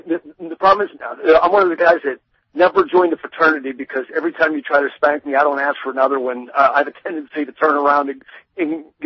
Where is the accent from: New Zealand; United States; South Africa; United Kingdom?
United States; Pennsylvania; For instance, I'm from Penn State University, Central Pennsylvania.